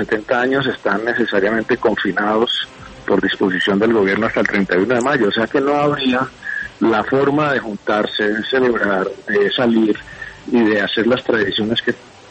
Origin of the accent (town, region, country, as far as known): Colombia